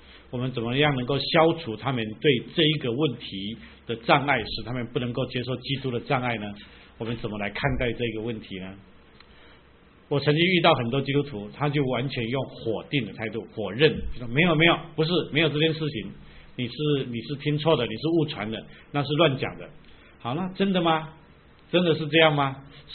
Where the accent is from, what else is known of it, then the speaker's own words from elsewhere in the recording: China; 身为中国人，中国在近代史上啊确实遇到有很多的伤害啊